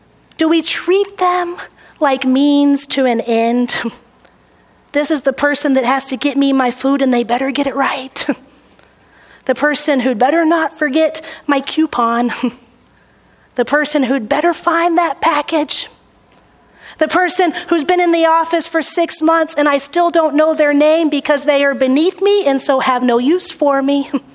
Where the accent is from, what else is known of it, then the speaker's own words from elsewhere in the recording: Texas, United States; Growing up in Texas, I often heard the term spoken of our Hispanic neighbors